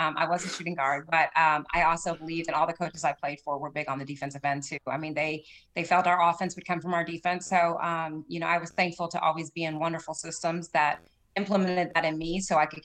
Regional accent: Florida, United States; So was blessed, born and raised in Florida, got to play my whole career here and also my whole coaching career here.

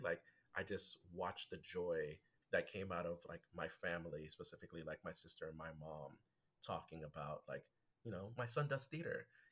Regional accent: Haiti; first language Haitian Creole; English is a second language; English felt so boring to me in comparison to my native tongue that has like a very, very specific musicality to it. You know, Haitian Creole is an amalgam of like French, Spanish, and like Arabic.

